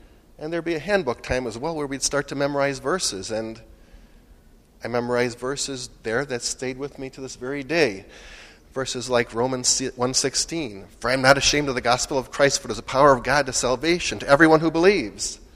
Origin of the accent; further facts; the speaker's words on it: Chicago, Illinois, United States; And I grew up in this area. I was raised in the Chicago area.